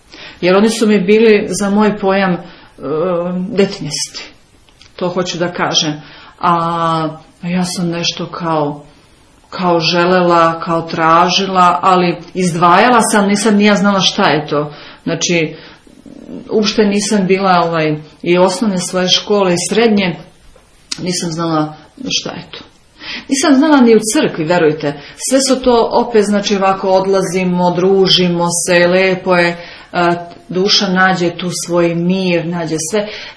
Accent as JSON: {"language": "Serbian", "country": "Bosnia & Herzegovina", "tie": "born there", "said": "Rođena sam u Bosni, ali moji su u Somboru svi. U Braču dolazim iz Lazarevca."}